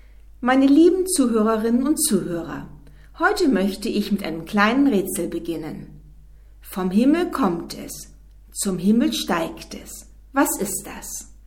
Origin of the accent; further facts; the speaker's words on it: Hamburg, Germany; Als Hamburgerin habe ich mein Leben lang an einem Fluss gewohnt.